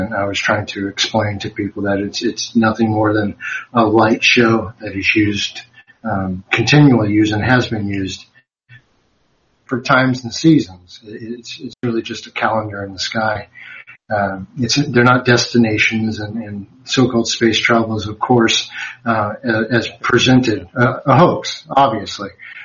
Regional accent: California, United States; growing up in California, you tend to run into people from all over. So then you pick up different accents

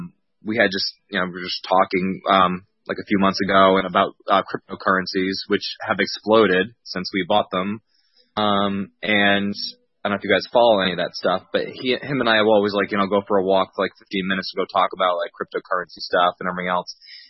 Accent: New England, United States; Oh, man, I got to tell you, I grew up in New England, and it rained all the damn time.

